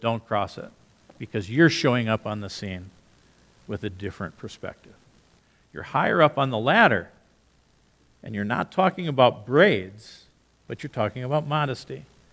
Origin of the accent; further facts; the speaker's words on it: Paraguay; now in United States; So I was raised in South America. I was a young kid, I was your age actually, and I was home on vacation, and it was the last day of school. It was a hot summer day in the Paraguayan village where I lived.